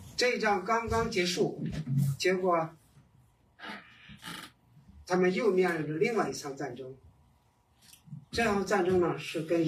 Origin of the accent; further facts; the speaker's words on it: China; 比方说，我们中国人文化里头特别讲究变通。我回国内给很多人传福音，